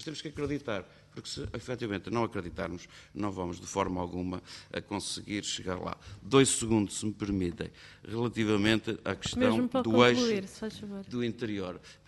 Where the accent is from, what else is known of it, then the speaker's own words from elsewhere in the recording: Viseu, Portugal; Eu sou de Viseu